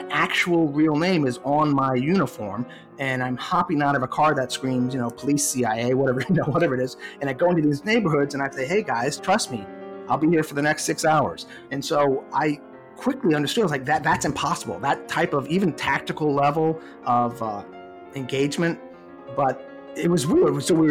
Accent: Savannah, Georgia, United States; I grew up in Savannah, born and raised, and I was a beach lifeguard

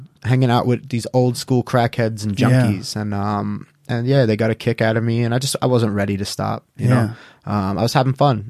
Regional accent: Long Island, New York, United States; I grew up on Long Island, New York. you know, my adolescent teenage years were the 90s in New York.

